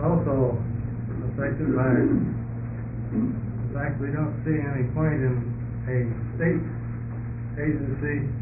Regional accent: Portland, United States; I'm from Portland.

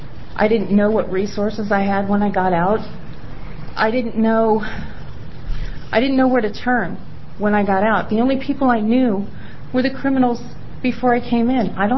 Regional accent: Salem, Oregon, United States; I'm from Salem.

